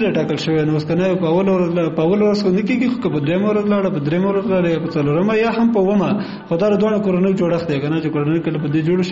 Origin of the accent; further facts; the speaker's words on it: Kunar, Afghanistan; زه اصلن د کونړ ولایت اوسیدونکی یم